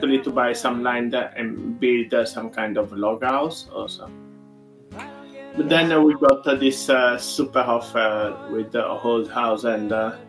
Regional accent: Italy; now in Japan; You know, I'm from Italy, where in Venice, there are hardly houses that is older than, newer than 200 years old.

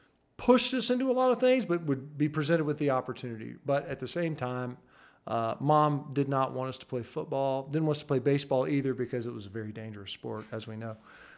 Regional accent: Georgia, United States; Well, we grew up in DeKalb, so we would have gone to Tucker High School, and then Mom started teaching at Trickham Middle School.

